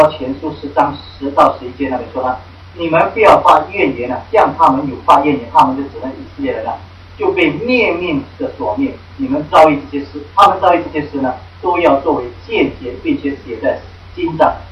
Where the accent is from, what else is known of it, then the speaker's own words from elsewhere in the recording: Singapore; 我们新加坡人不懂什么叫做饿啊，我们不懂什么叫饿